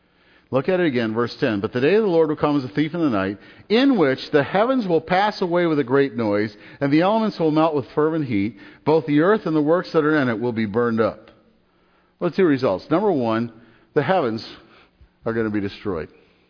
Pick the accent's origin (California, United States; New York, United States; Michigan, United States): Michigan, United States; Detroit; I grew up in Detroit.